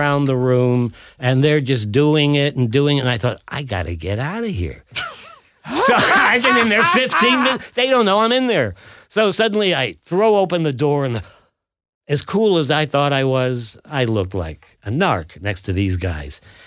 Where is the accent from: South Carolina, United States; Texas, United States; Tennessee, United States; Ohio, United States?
Ohio, United States; And I'm this guy from Ohio.